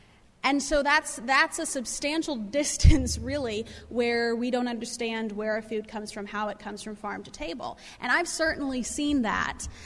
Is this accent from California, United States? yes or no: no; Nebraska, United States; I grew up in western Nebraska, the middle of seven children. My hometown's about 8,000 people, and I grew up around agriculture my whole life